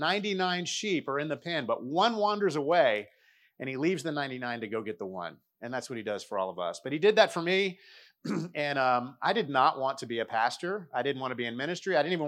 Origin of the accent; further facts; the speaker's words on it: Delray Beach, Florida, United States; I grew up in church. My dad's a pastor. I grew up in South Florida in Delray Beach.